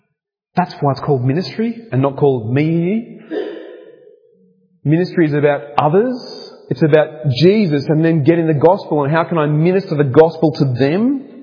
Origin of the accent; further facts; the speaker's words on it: New South Wales, Australia; I'm from New South Wales. I'm a foreigner to these lands. But I've been here 10 years now